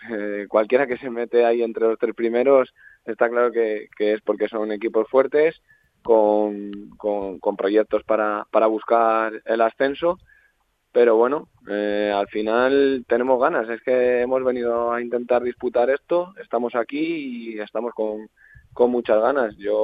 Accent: Santander, Cantabria, Spain; Los dos somos de Santander, nos conocíamos quizá no muy personalmente, pero bueno, Santander es pequeño y al final todos se conocen un poco

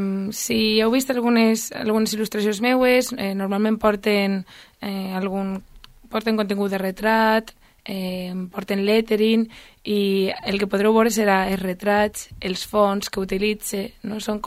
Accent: Valencian Community, Spain; now in Barcelona, Spain; Soc valenciana

